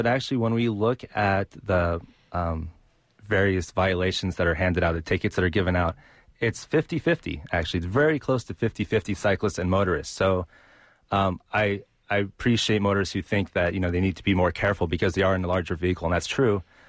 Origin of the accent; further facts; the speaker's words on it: San Francisco, California, United States; I grew up in San Francisco and I've seen a lot of change.